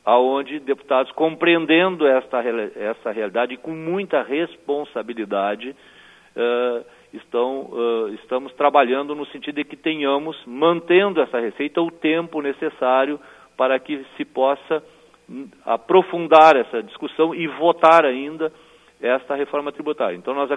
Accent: Caçapava do Sul, Rio Grande do Sul, Brazil; quando Eu estive nesse último mandato na prefeitura da minha terra natal, Caçapava do Sul.

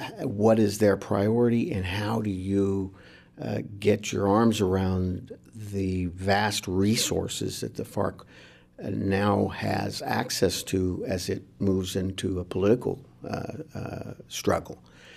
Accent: Wichita, Kansas, United States; now in Washington, United States; Right. I'm from Wichita, Kansas. Get back there often.

